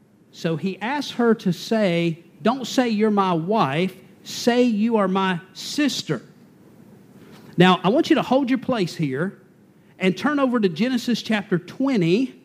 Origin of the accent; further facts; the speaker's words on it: the South, United States; I'm from the South, and my mama raised me right, so we grew up watching Gone with the Wind.